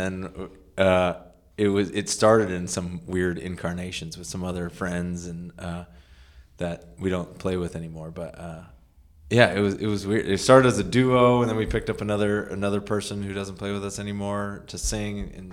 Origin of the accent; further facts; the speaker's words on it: Petaluma, California, United States; Yeah, Petaluma. Born and raised in Petaluma, so pretty close by.